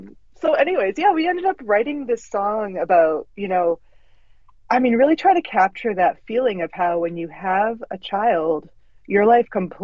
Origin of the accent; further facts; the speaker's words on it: Canada; But I grew up in Canada and I didn't grow up singing the American anthem. I grew up singing the Canadian anthem